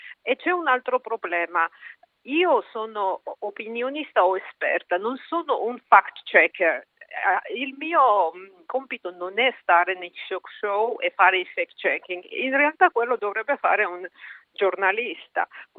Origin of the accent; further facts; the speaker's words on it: Russia; moved away as an adult; per me moralmente diventa difficile di sedersi con la gente che perseguita i miei colleghi russi